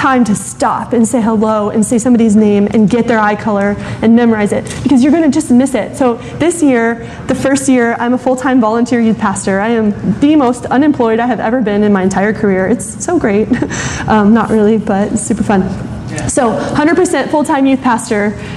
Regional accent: Florida, United States; I'm from Florida. It's like an hour difference.

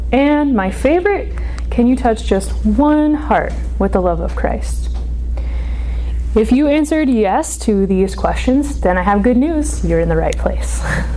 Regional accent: East Coast, United States; also born or lived in Delaware; now in Idaho, United States; I also live in Idaho right now. I am from the East Coast, though

